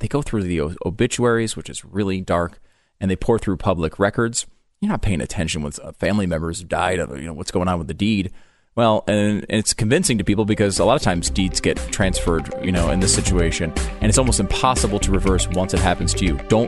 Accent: United States; But it's also just a great freaking thing for, as an American, we don't have people doing this

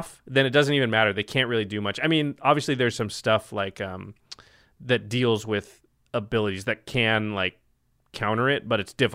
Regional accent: Portland, Oregon, United States; one of the reasons it's very me is because I'm from Portland.

